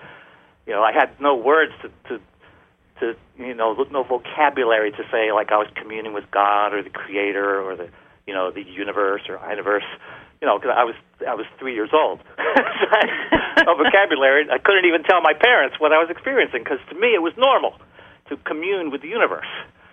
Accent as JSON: {"language": "English", "region": "New Jersey", "country": "United States", "tie": "born or raised there", "said": "But in my town, I was raised in South Jersey, we had one yoga teacher, not even a studio."}